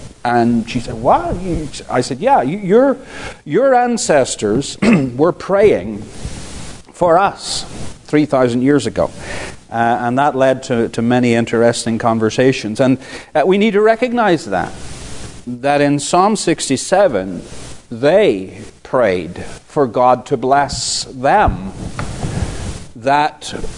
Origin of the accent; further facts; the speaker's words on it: Northern Ireland, United Kingdom; I come from Northern Ireland